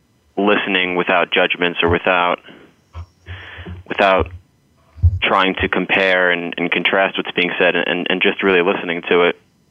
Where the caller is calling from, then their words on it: Clifton, New Jersey, United States; I'm calling from Clifton, New Jersey.